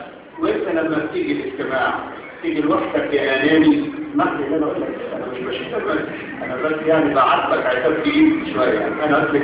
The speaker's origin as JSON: {"language": "Arabic", "country": "Egypt", "said": "وبهذه المعاهده ابتدينا كمصريين نشم نفسنا"}